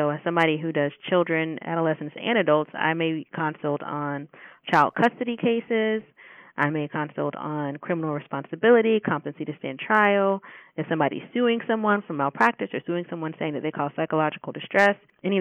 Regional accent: Pensacola, Florida, United States; born there; I was born in Pensacola, Florida. My dad was in the Navy, and my mom is a Pensacola native

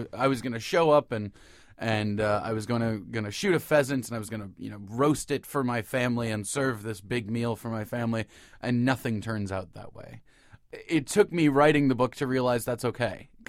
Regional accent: Cleveland, Ohio, United States; Well, I come from Iowa stock. My dad is an Iowa farm boy, but I grew up in the suburbs of Cleveland, and my dad was the one who moved away of the nine kids

